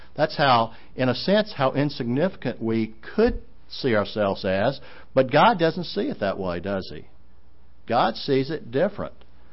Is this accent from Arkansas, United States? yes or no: no; Nashville, Tennessee, United States; back in Nashville, I grew up in Nashville, and I left Nashville for a number of years, then I moved back there in 85, been there back there since.